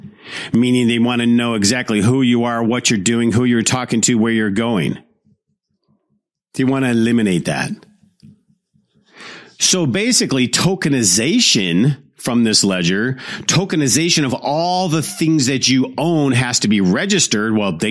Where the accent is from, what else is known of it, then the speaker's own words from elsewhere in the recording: Detroit, Michigan, United States; I grew up in Detroit.